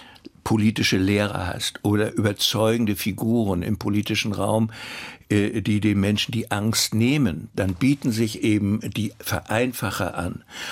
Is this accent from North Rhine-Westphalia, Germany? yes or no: no; Mecklenburg-Vorpommern, Germany